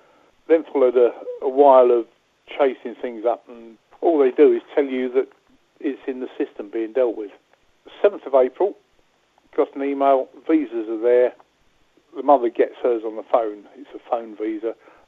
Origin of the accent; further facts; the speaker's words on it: United Kingdom; I feel utterly ashamed to admit I'm British.